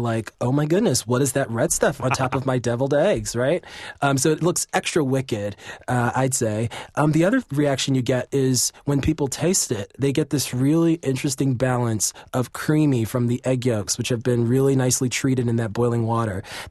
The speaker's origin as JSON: {"language": "English", "town": "New York City", "region": "New York", "country": "United States", "said": "This chorizo deviled egg, I'm from New York City, but my father, who's from the South, loved making a deviled egg."}